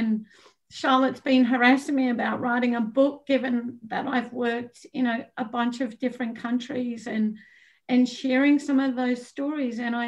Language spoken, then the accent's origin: English; Australia; you all know I'm Australian, g'day.